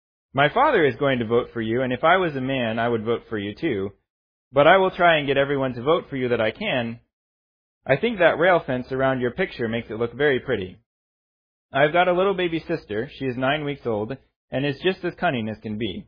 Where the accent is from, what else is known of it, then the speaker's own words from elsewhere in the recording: Indiana, United States; I mean, I grew up in Indiana, so I had seen a number of pictures of his childhood, that kind of thing, around the Indiana-Kentucky area.